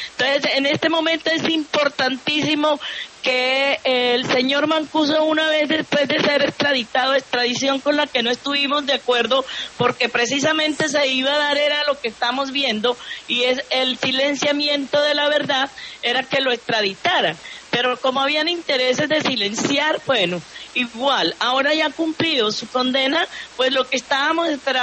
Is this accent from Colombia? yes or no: yes; Córdoba, Colombia; yo soy del departamento de Córdoba, soy de origen campesino, una líder campesina del movimiento de la NUD